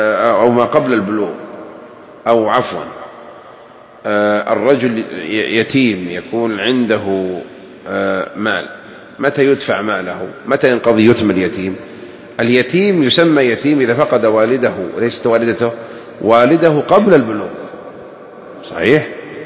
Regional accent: Hejaz, Saudi Arabia; أما عندنا بالحجاز يقول أنا حمقي.

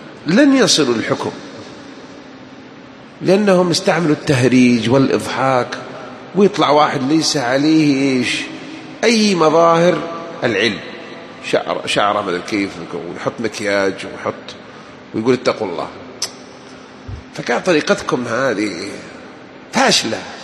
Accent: Jeddah, Makkah Province, Saudi Arabia; صار يدرس عندنا في جدة

